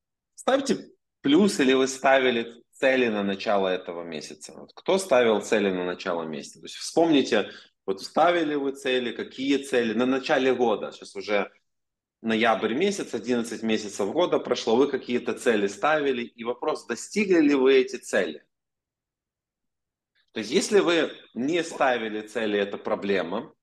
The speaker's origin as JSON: {"language": "Russian", "town": "Ovruch", "region": "Zhytomyr Oblast", "country": "Ukraine", "tie": "born or raised there", "said": "вот мой родной город Овруч, он на границе с Беларусью находится"}